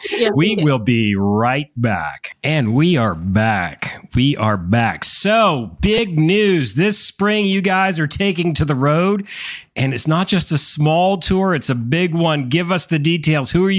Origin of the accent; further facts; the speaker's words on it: Connecticut, United States; Oh, I grew up in Connecticut, and there were times I'd go back up for spring break in April, and there was still snow on the ground